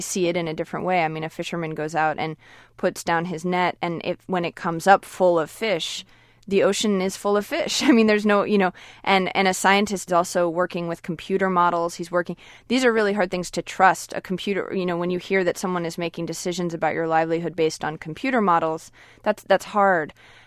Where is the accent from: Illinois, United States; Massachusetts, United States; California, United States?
Massachusetts, United States; Gloucester; Well, I grew up in Gloucester, and though I spent a lot of time on boats when I was young, I don't come from a fishing family.